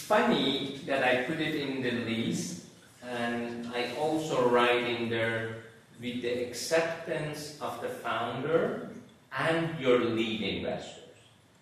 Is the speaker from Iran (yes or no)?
yes; Iran; English is a second language; we have 70 Indian founders. I am from Iran. We have 18 Iranian founders.